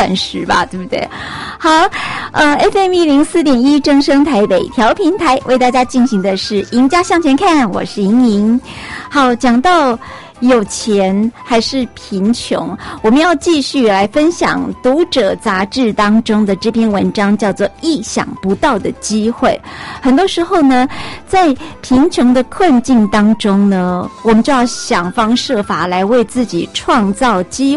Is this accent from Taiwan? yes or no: yes; Taiwan; 其实我们台湾人呢大概也是喜欢吃白米饭的人居多